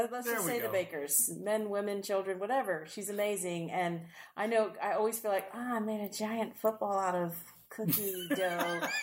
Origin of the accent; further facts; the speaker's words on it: Portland, Oregon, United States; born there; I was born in Portland, same place my mom and my dad were born, and I think my grandparents.